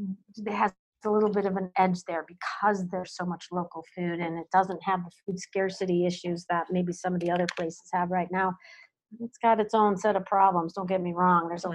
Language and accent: English; Chicago, Illinois, United States; I'm from Chicago, and Chicago has horrendous crime and violence, and I lived on the near north side